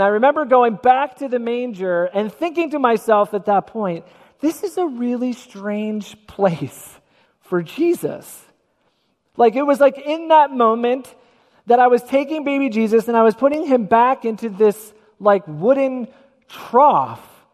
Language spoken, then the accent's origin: English; Philadelphia, Pennsylvania, United States; of you know that I grew up in South Philly, and 86% of the area that I grew up was Catholic. All of my friends were Catholic.